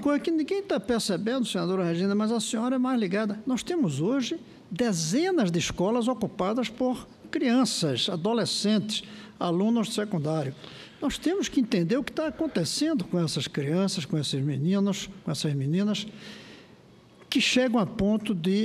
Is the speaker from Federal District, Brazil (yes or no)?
yes; Brasília, Federal District, Brazil; Eu, como sou de Brasília e conheço bem